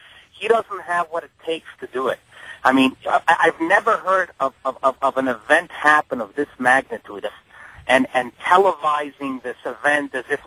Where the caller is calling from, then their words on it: New York, United States; Good evening, Michael. I'm calling from New York.